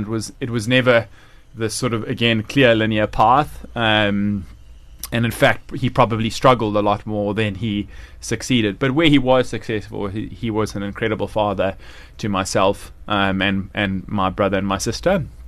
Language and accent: English; Durban, KwaZulu-Natal, South Africa; And so growing up in Durban, I had the good fortune of really having a beautiful relationship with my late dad